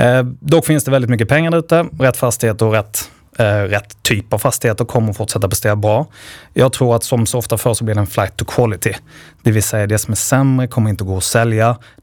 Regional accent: Skåne, Sweden; jag är ju skåning i grunden. Och när man väl har lämnat Skåne så vill man ha en storstad

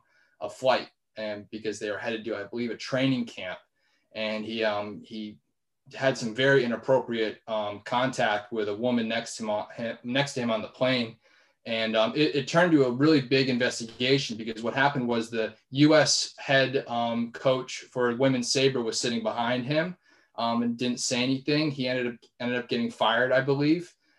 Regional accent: Fairfield, Connecticut, United States; I'm from Fairfield. So that was one of the reasons why I didn't consider it, was it's right there.

